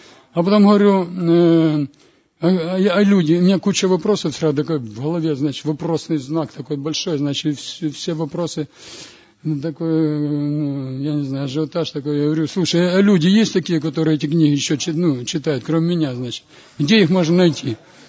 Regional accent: Poltava, Poltava Oblast, Ukraine; я с Полтавы, с Украины.

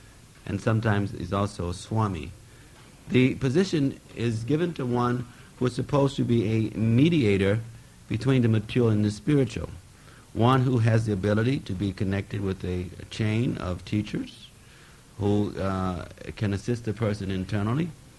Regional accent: Midwest, United States; born there; Well, yes, I was born in America, in the Midwest, and my family background was a Christian background.

